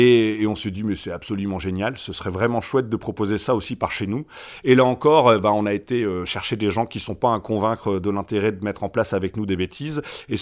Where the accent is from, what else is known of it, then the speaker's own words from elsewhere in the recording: Saint-Paul, Hauts-de-France, France; on vient de ce coin-là, on vient du Ternois, on vient de Saint-Paul, on vient de ou pas loin de Monchy